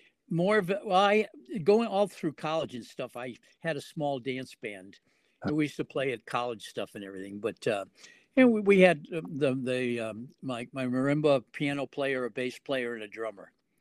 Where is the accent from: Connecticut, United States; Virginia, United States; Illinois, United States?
Connecticut, United States; moved away as an adult; also born or lived in Maine / Oklahoma; I grew up in Connecticut and then spent all my youth in Connecticut, then went to Maine to go to college, and that's when I fell in love with the state of Maine.